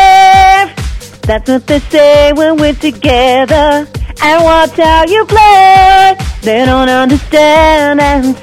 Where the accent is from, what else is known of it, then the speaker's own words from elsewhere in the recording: Los Angeles, California, United States; I'm from Los Angeles, like I said, and country music just wasn't the most popular over here in a mostly Latin community I was raised